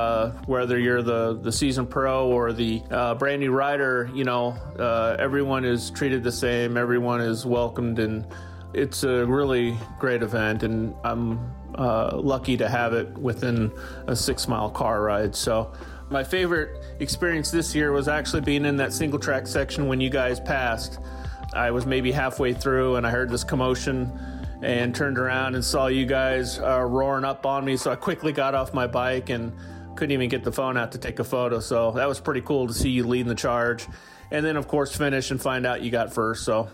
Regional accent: Lincoln, Nebraska, United States; I'm from Lincoln, Nebraska, home of Gravel Worlds

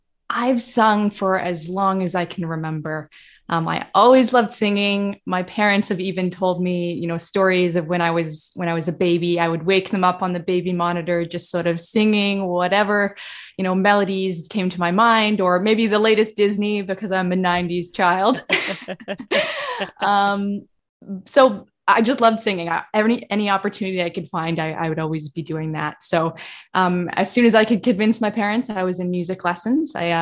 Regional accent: Canada; I'm a Canadian composer living in Vancouver, British Columbia.

